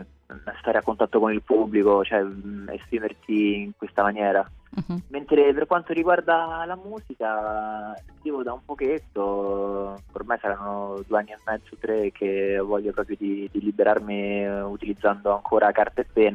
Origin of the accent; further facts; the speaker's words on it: Rome, Lazio, Italy; Io da romano, però nell'ultimo periodo, negli ultimi due anni